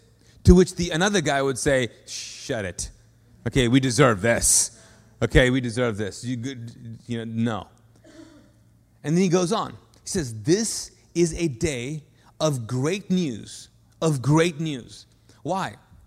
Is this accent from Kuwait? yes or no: yes; Kuwait; 19 years of my life, I was a Muslim. I'm a Pakistani guy that grew up in Kuwait in the Arab world, and so I'm familiar with Arab world, Pakistani, all things Muslim